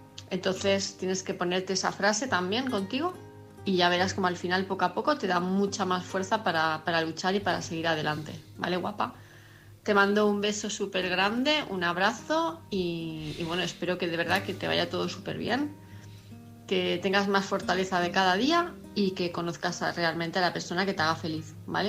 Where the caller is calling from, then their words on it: Palma, Balearic Islands, Spain; de Palma de Mallorca